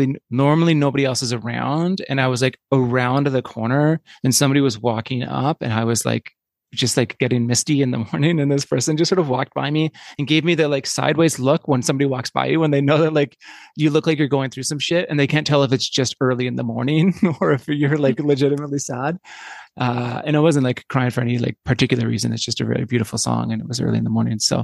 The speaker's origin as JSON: {"language": "English", "region": "Yukon", "country": "Canada", "said": "I'm from the Yukon, and we don't get football up there. It's too cold."}